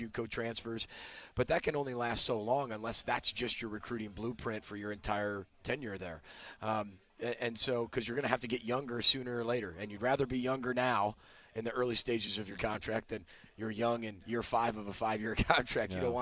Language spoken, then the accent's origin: English; Illinois, United States; growing up in Illinois and being a huge Illini fan